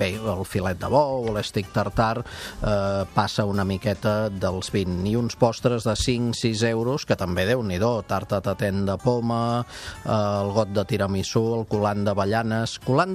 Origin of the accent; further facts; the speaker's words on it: Catalonia, Spain; Jo sempre dic, com a català